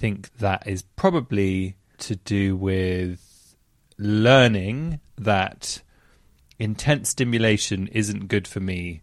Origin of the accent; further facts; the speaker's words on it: London, United Kingdom; I was born in London. I was born in the city. I grew up there, and I've always been told I was a Londoner.